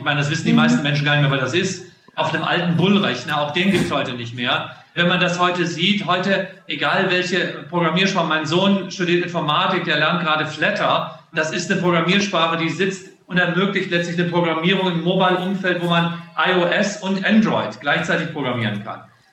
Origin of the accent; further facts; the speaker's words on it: Solingen, North Rhine-Westphalia, Germany; Ich bin ja mit dem Herzen immer mit Solingen verbunden. Das ist meine Heimatstadt, da komme ich her. Und die Klingenstadt, auch die August-Dicke-Schule, habe ich beste Erinnerungen dran an meine Zeit